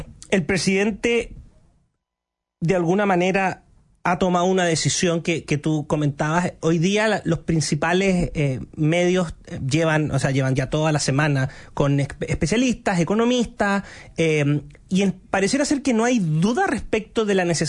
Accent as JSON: {"language": "Spanish", "town": "Copiapó", "region": "Atacama", "country": "Chile", "said": "para mí que soy de Copiapó"}